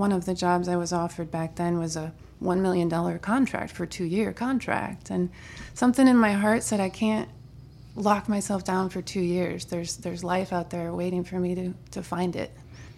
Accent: Merrillville, Indiana, United States; so we moved to Northwest Indiana. So I grew up in Merrillville while my mom commuted to Chicago to be a computer programmer.

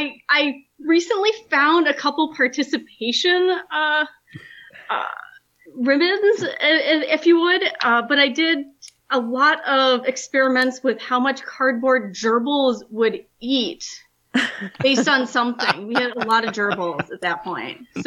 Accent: West Chicago, Illinois, United States; but I grew up in West Chicago, Illinois, and I went to College of DuPage for biology, and that's where my dad taught.

